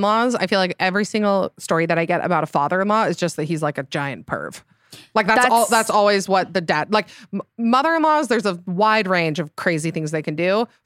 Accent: Utah, United States; So I am from Utah. I currently live there in Salt Lake City. I'm 28.

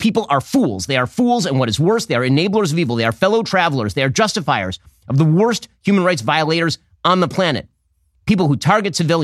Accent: United States; Because I'm a Jew, and because I'm an American.

